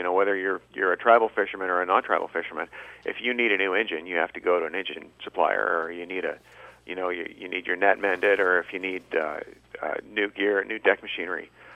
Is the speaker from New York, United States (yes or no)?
no; Seattle, Washington, United States; Well, I grew up in a suburb of Seattle. I'm a fourth-generation Seattleite.